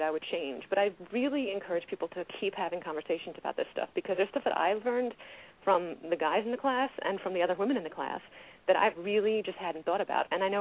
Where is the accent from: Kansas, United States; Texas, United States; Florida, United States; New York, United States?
New York, United States; New York City; now in Albany, United States; I'm from New York City. I'm living in Albany now, but I'm from Queens. I was born and raised in Flushing, Queens.